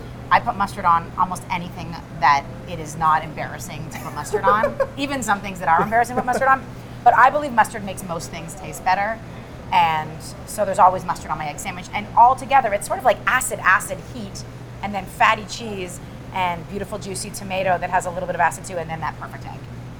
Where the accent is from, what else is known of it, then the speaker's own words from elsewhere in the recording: Toronto, Ontario, Canada; Growing up in Toronto, there was a place from as far back as I can remember